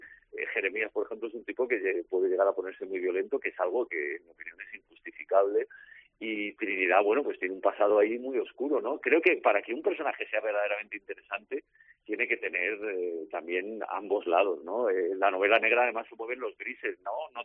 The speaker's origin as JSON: {"language": "Spanish", "town": "Madrid", "region": "Community of Madrid", "country": "Spain", "tie": "born or raised there", "said": "en un barrio de Madrid, Carabanchel, es un barrio humilde, es mi barrio, el barrio donde yo nací, Carabanchel"}